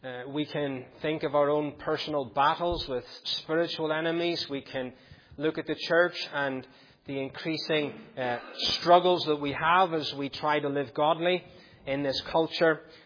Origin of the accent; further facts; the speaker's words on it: Northern Ireland, United Kingdom; growing up in Northern Ireland